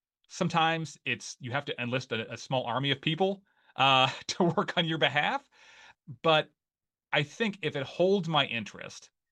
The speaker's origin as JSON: {"language": "English", "region": "Ohio", "country": "United States", "moved": "as an adult", "said": "I'm not from North Carolina, as you can tell by my accent. I'm from Northeast Ohio, where it's cloudy."}